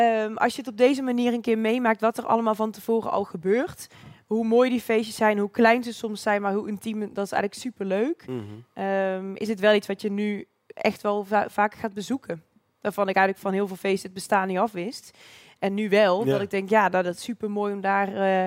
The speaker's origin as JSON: {"language": "Dutch", "town": "Breda", "region": "North Brabant", "country": "Netherlands", "tie": "born or raised there", "said": "Ik ben 28. Ik woon in Breda. Geboren, getogen in Breda."}